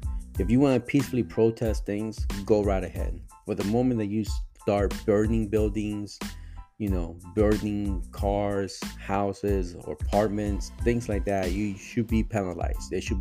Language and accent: English; United States; But again, that is the beauty of being an American.